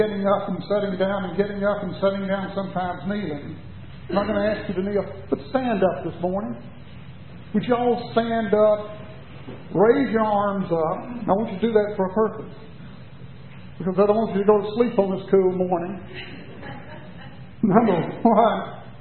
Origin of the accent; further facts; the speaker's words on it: Chattanooga, Tennessee, United States; I was raised in the Cumberland Presbyterian Church. First Cumberland Presbyterian in Chattanooga. And then when we moved, I went to Westminster Presbyterian.